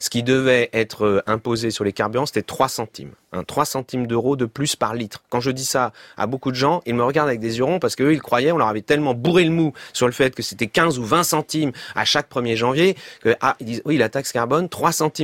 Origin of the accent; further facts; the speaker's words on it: Nantes, Pays de la Loire, France; je suis voisin d'Angers en tant que Nantais.